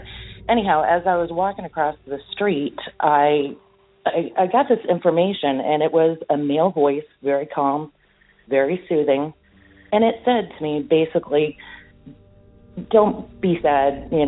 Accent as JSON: {"language": "English", "town": "Fort Lauderdale", "region": "Florida", "country": "United States", "said": "I'm from Fort Lauderdale, Florida."}